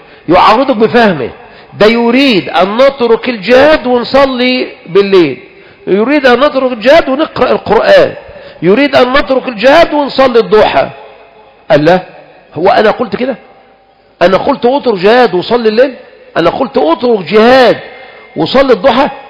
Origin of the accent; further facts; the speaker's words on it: Egypt; جميع المشايخ المشهورين عندنا في مصر أكثر من 3/4 رأى جواز الخروج على الحاكم الظالم